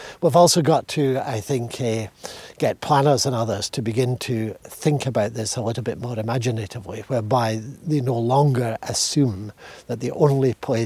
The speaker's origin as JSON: {"language": "English", "region": "Scotland", "country": "United Kingdom", "tie": "born or raised there", "said": "Now, I grew up in the West Highlands and in the north part of Argyll."}